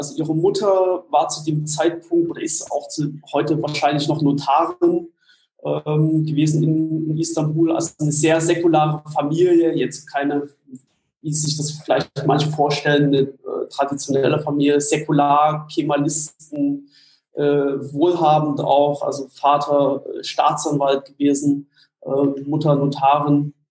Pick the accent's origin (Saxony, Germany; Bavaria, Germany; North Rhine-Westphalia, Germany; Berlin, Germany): Saxony, Germany; Annaberg; born there; Ich komme aus dem Osten, bin in Ostdeutschland geboren, in Annaberg, im schönen Erzgebirge.